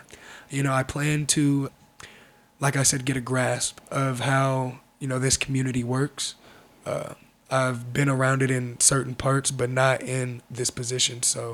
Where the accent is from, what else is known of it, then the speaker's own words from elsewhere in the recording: Tacoma, Washington, United States; I am from Tacoma, Washington, born and raised in Washington, from cities around Kent to Skyway, Renton, South Seattle, and ultimately Tacoma for the longest.